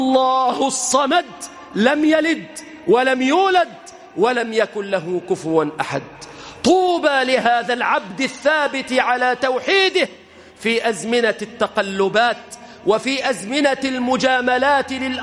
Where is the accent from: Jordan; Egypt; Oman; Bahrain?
Egypt; نسأل الله أن يحفظ بلادنا مصر